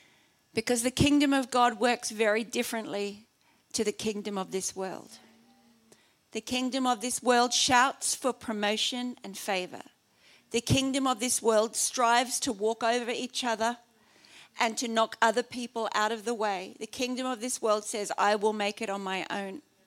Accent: Australia; And I'm an Aussie chick.

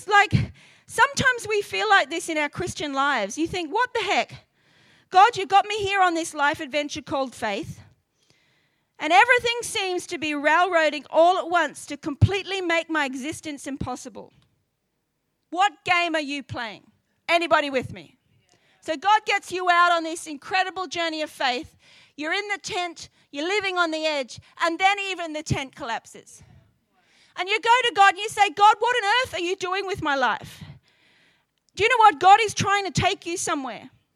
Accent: Australia; It's part of being Australian, the need to take the mick out of people.

